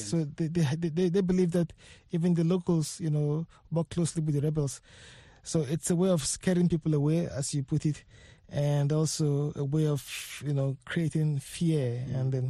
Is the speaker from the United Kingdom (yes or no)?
no; Nigeria; now in Abuja, Nigeria; Nigeria, okay. And I'm based in Abuja.